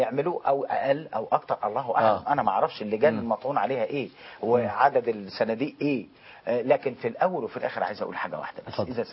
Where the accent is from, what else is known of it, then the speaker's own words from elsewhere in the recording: Egypt; لا انا مصري.